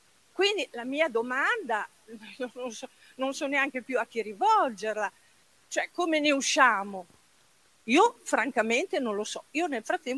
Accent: Bologna, Emilia-Romagna, Italy; Io sono di Bologna, in cui giustizia non c'è stata

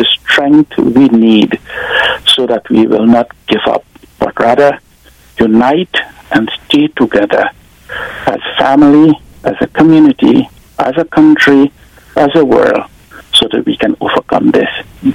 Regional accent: Annandale, Demerara-Mahaica, Guyana; I'm from Annandale on the east coast of Demerara.

